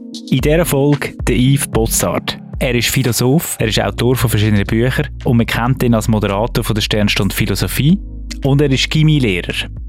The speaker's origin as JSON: {"language": "German", "region": "Zug", "country": "Switzerland", "tie": "born or raised there", "said": "hatte der 4. Jubiläum 20 Jahre Matura im Kanton Zug, wo ich aufgewachsen bin"}